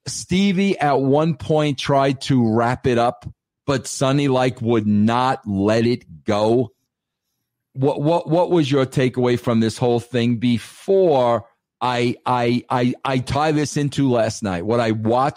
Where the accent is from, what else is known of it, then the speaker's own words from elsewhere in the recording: New York, United States; Bro, I'm a guy from New York. When you're from New York, bro, nobody bullshits you.